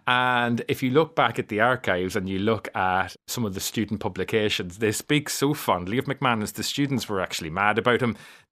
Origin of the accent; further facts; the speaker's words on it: Ballyshannon, Ulster, Ireland; It was actually published in my hometown of Ballyshannon